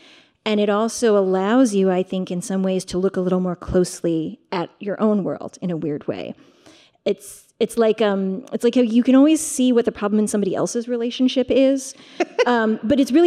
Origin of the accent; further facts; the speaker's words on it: Midwest, United States; also born or lived in Pittsburgh; I was born in Pittsburgh, grew up in the Midwest, but I think to a lot of people, when they look at me, they do not see an American